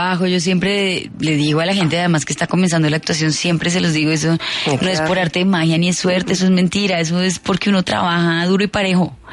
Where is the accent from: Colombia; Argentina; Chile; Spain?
Colombia; accent: Colombian; uno hablando aquí colombiano muy normal